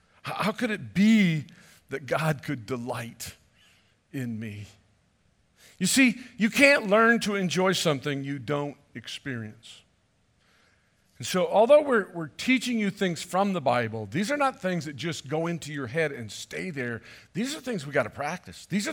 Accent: Michigan, United States; For many of you, you know I come from Michigan.

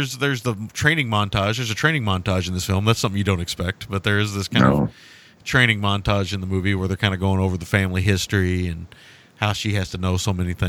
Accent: the South, United States; Really grating for me as a Southerner, but, you know.

